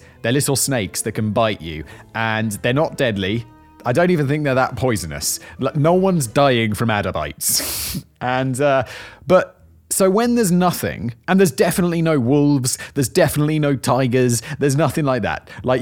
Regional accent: England, United Kingdom; But so I am British. I am from the United Kingdom.

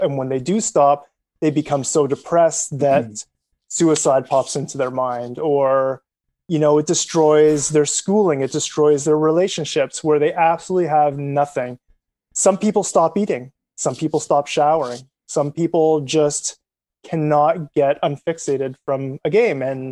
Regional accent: Canada

